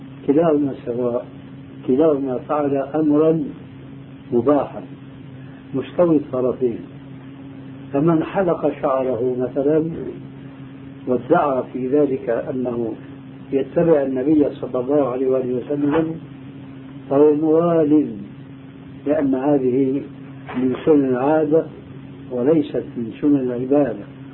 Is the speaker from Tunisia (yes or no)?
no; Syria; هذا يضرب المثل لبعض الناس عندنا في سوريا